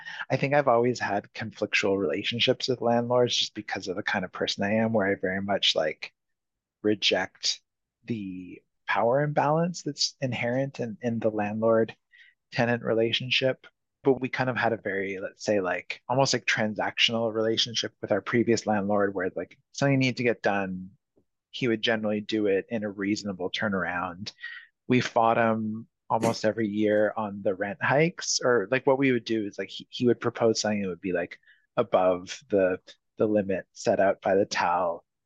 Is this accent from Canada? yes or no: yes; Montreal, Quebec, Canada; I'm from Montreal originally, but not from Park X specifically.